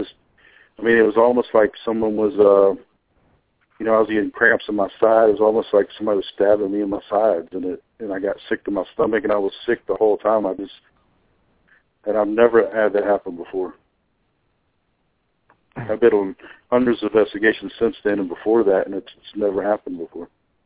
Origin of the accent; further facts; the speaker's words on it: Tennessee, United States; It's when I grew up in Tennessee in a small town.